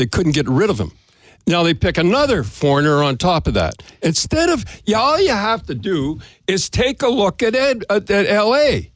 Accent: Canada; And to take a Canadian, and I'm a Canadian, and you guys are Canadian

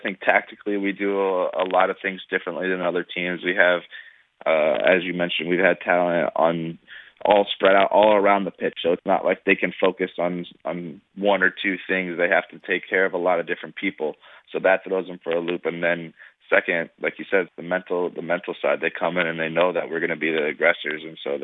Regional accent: United States; now in Toronto, Canada; Well, listen, I'm an American. Before I came to Toronto, I knew nothing about Canada, nothing about Toronto.

